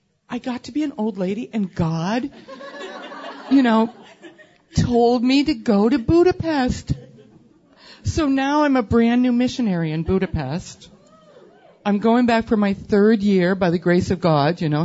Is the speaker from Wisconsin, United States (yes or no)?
yes; Wisconsin, United States; I grew up on a dairy farm in Wisconsin. I am not from New York City. I'm a Wisconsinite from, you know, I milked cows.